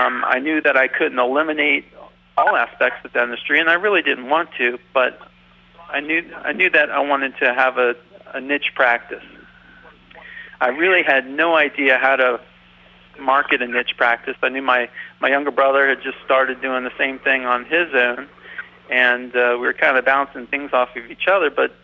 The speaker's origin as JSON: {"language": "English", "town": "Fort Myers", "region": "Florida", "country": "United States", "tie": "born or raised there", "said": "I grew up in Southwest Florida. I'm from Fort Myers, Florida, right nearby, a little town nearby."}